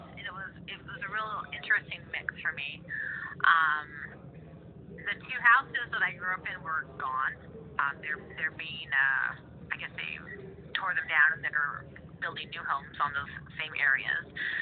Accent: Laie, Hawaii, United States; I grew up in a little cul-de-sac there across from the temple.

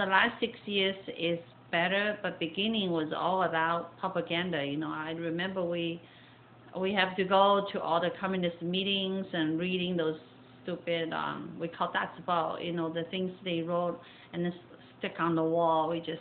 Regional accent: California, United States; They find out we're from California, you know, your dad is white, they still treat him very differently.

